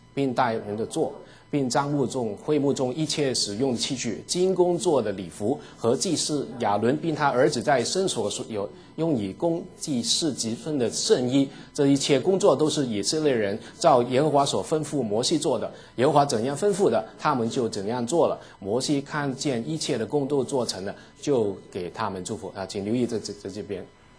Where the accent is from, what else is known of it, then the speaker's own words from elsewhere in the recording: Guangdong, China; 我们广东人呢很喜欢吃那个我们叫煲仔饭啊